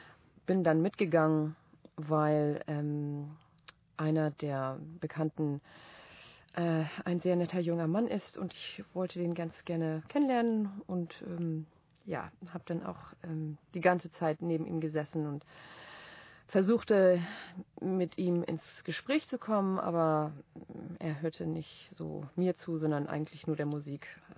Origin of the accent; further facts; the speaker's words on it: Marburg, Hesse, Germany; now in Berlin, Germany; Ich komme aus Marburg und wohne erst seit 2 Jahren in Berlin.